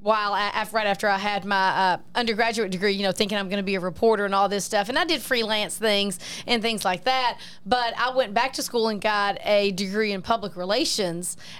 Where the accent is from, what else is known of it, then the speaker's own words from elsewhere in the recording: Alabama, United States; accent: southern twang; also born or lived in Ocean Springs, Mississippi; He followed his brother throughout Alabama, which is kind of why I can't lose my southern twang. So we lived in North Alabama growing up